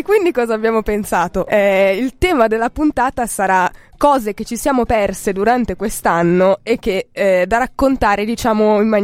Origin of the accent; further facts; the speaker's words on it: Switzerland; È stato detto più di una volta in questa radio che non sono italiana, perciò questa questione...